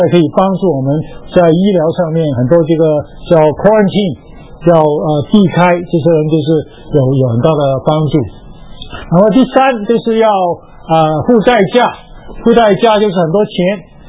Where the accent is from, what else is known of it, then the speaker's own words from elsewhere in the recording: Guangdong, China; 我们东方人里面，就是我们东方里面，我们广东人这南方人可能比较肮脏